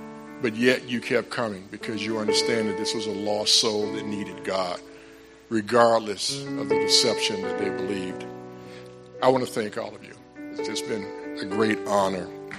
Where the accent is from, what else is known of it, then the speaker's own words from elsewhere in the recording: Atlanta, Georgia, United States; I grew up in Atlanta, Georgia, without a father in the house.